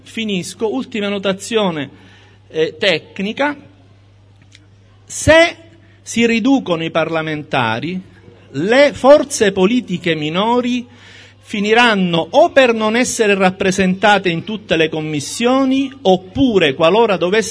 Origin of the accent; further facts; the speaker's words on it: Sicily, Italy; Sono convinto che da siciliano e da convinto fautore della rappresentanza democratica, tanto più da siciliano, noi non si possa che votare no